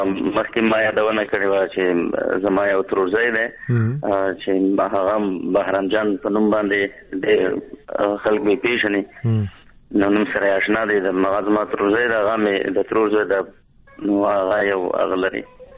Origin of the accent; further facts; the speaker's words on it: Sayed Karam, Paktia, Afghanistan; زه د پکتیا اوسېدونکی یم او لسوالی مو ستکرم دی او کلی مو کوسین دی